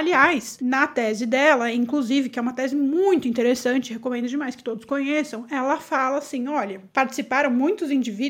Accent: Brazil; porque eu sou brasileira

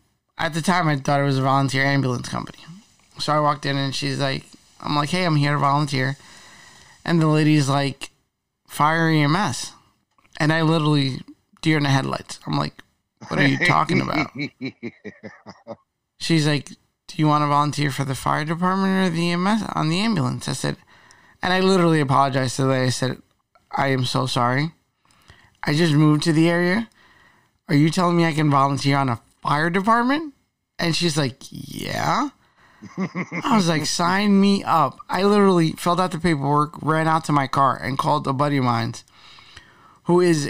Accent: Jersey City, New Jersey, United States; So I grew up in Jersey City. It's like Pittsburgh. It's a big city.

